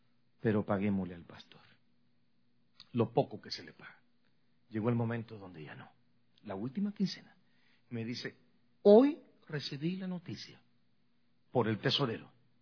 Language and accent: Spanish; Guatemala; moved away; also born or lived in California / El Salvador; Yo, miren, he vivido en 3 ciudades desde que yo emigré de Guatemala en el año 82. Y fui directamente para California, donde viví 10 años. Y de ahí 3 años y medio en El Salvador. Y 28 años acá con ustedes.